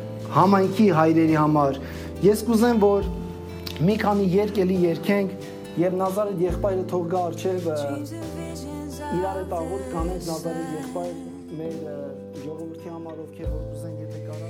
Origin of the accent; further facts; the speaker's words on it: Abovyan, Kotayk, Armenia; Ես իմ արմատներով Շամյանի ժողովրդին միացած եմ, սիրելիներ, Աբովյան եմ ծնվել ու մեծացել։